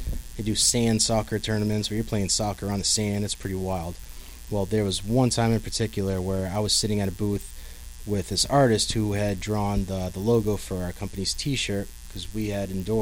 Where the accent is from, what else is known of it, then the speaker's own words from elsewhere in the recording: Maine, United States; then I told her I was from Maine